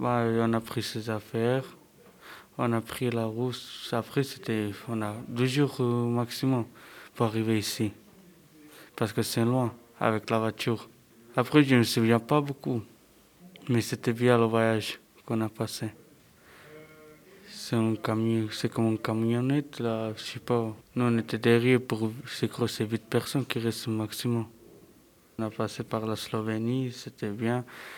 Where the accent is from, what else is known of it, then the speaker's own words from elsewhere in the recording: Loznica, Mačva District, Serbia; now in France; J'ai 17 années. En Serbie, j'habite à Loznica. C'est au côté Sabac.